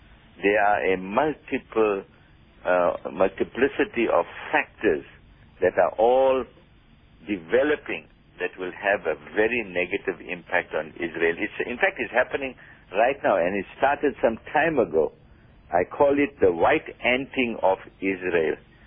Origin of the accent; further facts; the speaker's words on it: Port Shepstone, KwaZulu-Natal, South Africa; An old man from Paddock, about 40 miles from my hometown, Port Shepstone, wanted a loan for 1,000 rands.